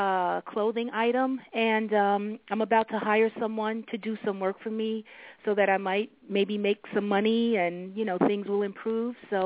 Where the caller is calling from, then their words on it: New York, United States; I'm calling from New York.